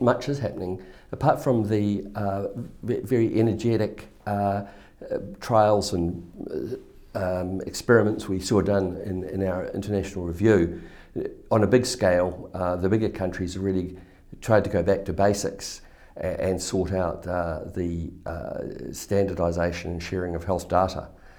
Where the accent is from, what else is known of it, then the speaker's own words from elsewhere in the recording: New Zealand; I'm a New Zealander and Auckland-based